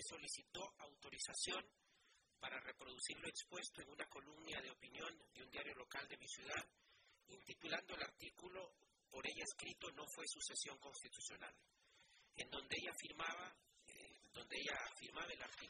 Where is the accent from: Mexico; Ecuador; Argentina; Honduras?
Honduras; Frente a lo acontecido el 28 de junio en mi país y que ha quedado establecido frente a la comunidad nacional e internacional como un golpe de Estado, y también así lo han reafirmado los actuales gobernantes de Honduras